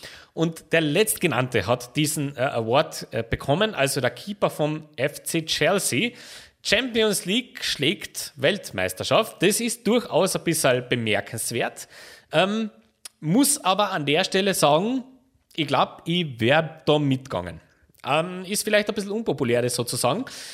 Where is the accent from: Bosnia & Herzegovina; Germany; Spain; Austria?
Austria; da können wir als Österreicher schon ein bisschen stolz sein